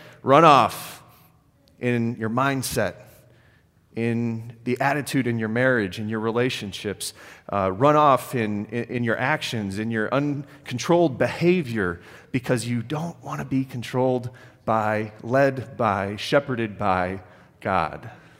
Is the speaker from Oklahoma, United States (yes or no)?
yes; Oklahoma, United States; They lived in Minnesota. I grew up in Oklahoma.